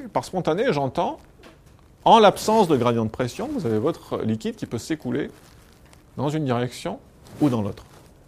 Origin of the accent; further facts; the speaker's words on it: France; parce qu'on est français, donc on choisit le nom du mec français.